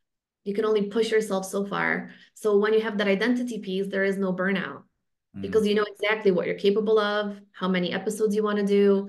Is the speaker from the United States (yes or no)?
no; London, United Kingdom; also born or lived in Lisbon, Portugal; You know, I'm a Londoner, I'm a, you know, Lisbonian, for lack of a better word, right?